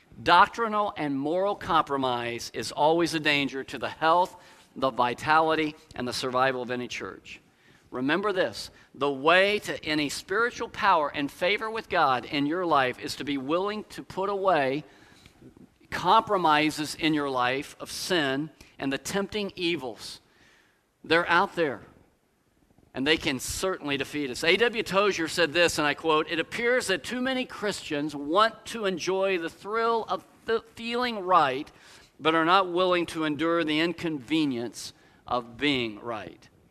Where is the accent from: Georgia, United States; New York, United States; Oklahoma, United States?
Oklahoma, United States; Tulsa; You know, I grew up in Tulsa, Oklahoma.